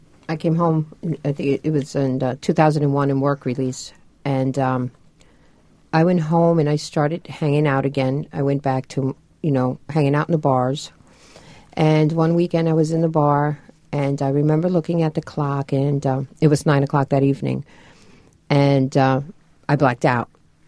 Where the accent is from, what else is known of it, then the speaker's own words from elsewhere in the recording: Long Island, New York, United States; In my house, I grew up in Long Island, and both my parents are very loving and very protective, and I'm number 5 out of 7, and, very Hispanic family